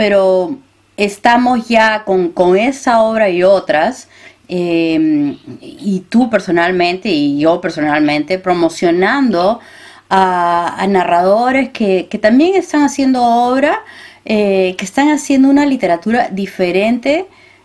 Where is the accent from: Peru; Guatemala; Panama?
Peru; now in United States; muchos narradores que venimos de diferentes partes del Perú y tenemos diferentes experiencias en Estados Unidos